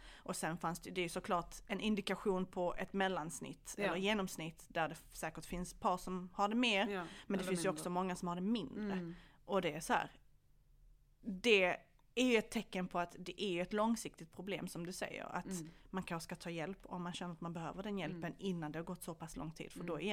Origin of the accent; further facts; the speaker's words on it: Bosnia & Herzegovina; now in Sweden; och det kan vi säkert vittna om som liksom bosnier eller från Balkan, man pratar inte om sånt här hemma med sin, det är inte som att, alltså, nej, jag menar, jag är 34 år